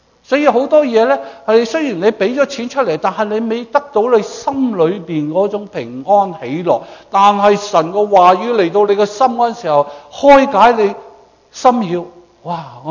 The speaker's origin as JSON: {"language": "Cantonese", "country": "China", "said": "我哋中国人就我听讲啦"}